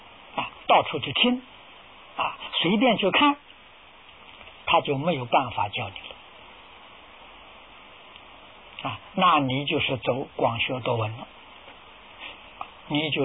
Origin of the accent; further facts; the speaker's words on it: China; 我们中国人叫出师，现在人叫毕业啊